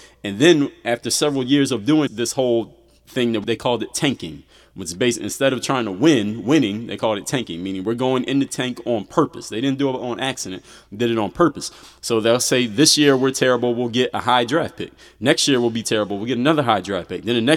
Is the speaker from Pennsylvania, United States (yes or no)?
yes; Philadelphia, Pennsylvania, United States; now in Miami, United States; My hometown team, the Philadelphia 76ers. That's where I was born and raised. I live in Miami, Florida.